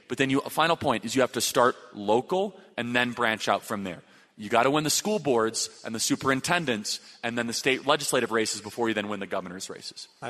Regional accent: Illinois, United States; I know it in my home state of Illinois.

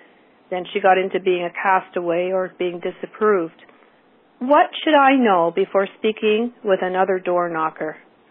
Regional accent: Toronto, Ontario, Canada; I come from Toronto, Ontario, Canada

